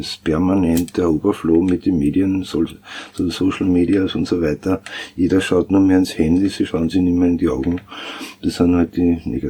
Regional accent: Styria, Austria; now in Vienna, Austria; Ich selber bin ja auch ein Landkind, bin auch kein Wiener, komme aus der Steiermark und bin eben seit 82 in Wien.

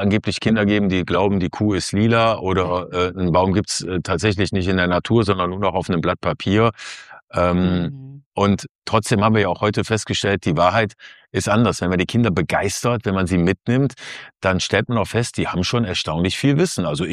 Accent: Kempen, North Rhine-Westphalia, Germany; Wir sind in Kempen am Niederrhein in meiner alten Heimat.

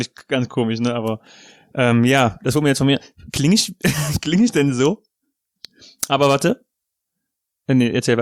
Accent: North Rhine-Westphalia, Germany; accent: Ripuarian; Also das ist das zu meinem ripuarischen Dialekt.

